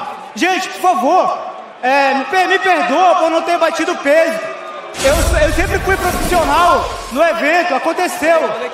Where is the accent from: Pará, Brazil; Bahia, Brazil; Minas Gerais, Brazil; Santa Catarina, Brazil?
Pará, Brazil; Soure; Eu sou do Marajó, né, cara? Eu sou de Souri.